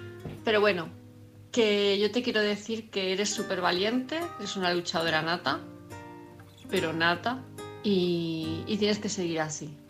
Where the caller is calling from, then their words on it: Palma, Balearic Islands, Spain; de Palma de Mallorca